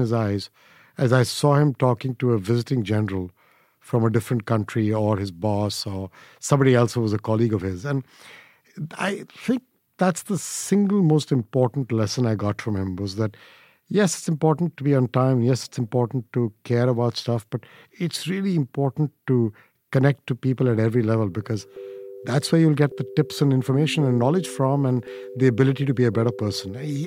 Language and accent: English; India; growing up in India